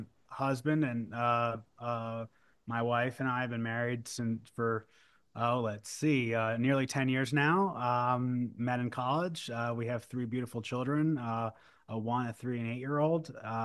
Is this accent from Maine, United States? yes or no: no; New Jersey, United States; growing up, I grew up in New Jersey, with a well-to-do, relatively well-to-do family.